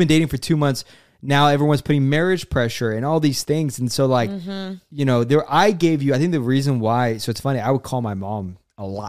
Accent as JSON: {"language": "English", "region": "Oklahoma", "country": "United States", "said": "I'm from Oklahoma. She's from Texas."}